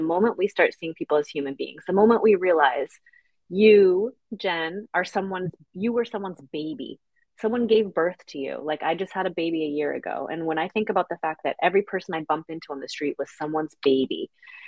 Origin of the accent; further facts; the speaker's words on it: New Hampshire, United States; now in Paris, France; I wasn't born in Paris, in case anyone listening can't tell from my accent. So I'm originally from New England, from New Hampshire